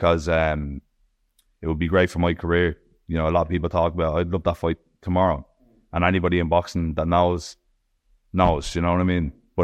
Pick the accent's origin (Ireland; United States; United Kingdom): Ireland; Me being Irish